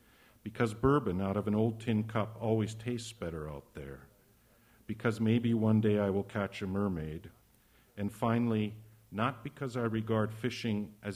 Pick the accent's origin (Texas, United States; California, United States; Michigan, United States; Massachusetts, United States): Michigan, United States; John Volker was raised in my hometown on the Upper Peninsula of Michigan.